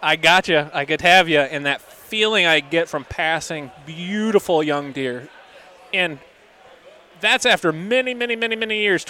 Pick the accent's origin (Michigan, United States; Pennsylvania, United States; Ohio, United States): Michigan, United States; didn't grow up in Michigan, I wouldn't be the hunter I am today.